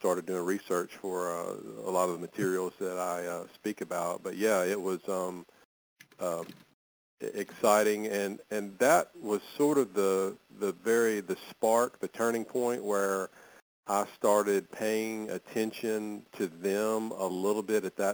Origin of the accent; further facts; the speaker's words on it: Monroe, Louisiana, United States; And we're from Monroe, Louisiana, which is in the northeast part of the state.